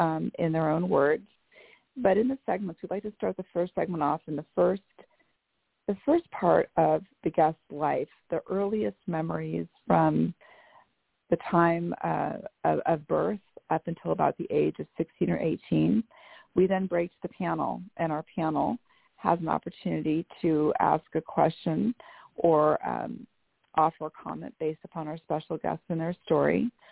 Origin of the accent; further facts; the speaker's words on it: Bellevue, Washington, United States; I am from Bellevue, Washington